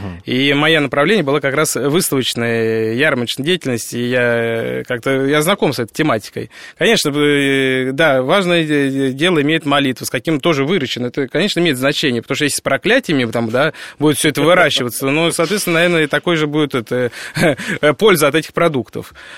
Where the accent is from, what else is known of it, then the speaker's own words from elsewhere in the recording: Krasnogorsk, Moscow Oblast, Russia; born there; Я родился в Красногорске, не в Москве.